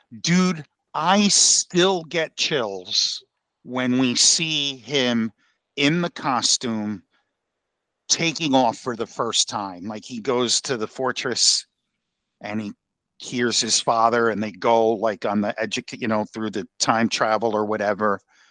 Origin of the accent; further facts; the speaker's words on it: Union, New Jersey, United States; is from my hometown of Union, New Jersey.